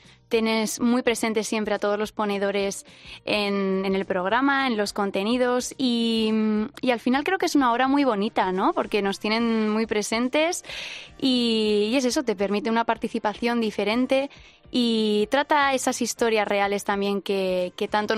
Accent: Huesca, Aragon, Spain; soy de Huesca, soy de ahí del norte de España, cerquita de los Pirineos.

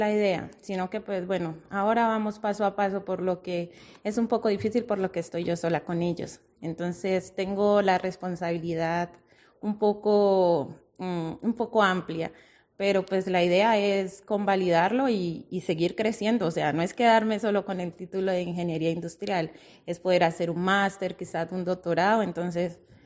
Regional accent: Colombia; moved away as an adult; now in Spain; Pues estoy con mis 2 hijos de 16 y de 11 años y pues venimos de Colombia.

